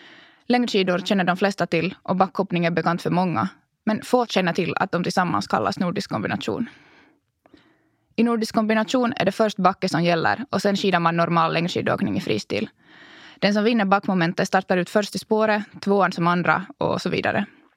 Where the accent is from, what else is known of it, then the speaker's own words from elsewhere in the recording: Vörå, Ostrobothnia, Finland; som fanns att testa i Vörå, där jag är född och uppvuxen.